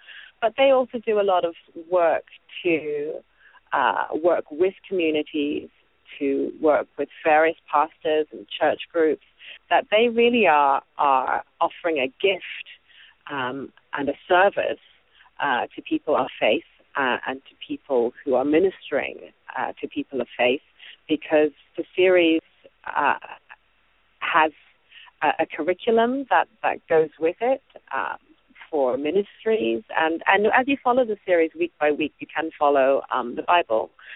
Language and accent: English; Zimbabwe; When I was growing up in Zimbabwe, I knew many people around me who died of HIV.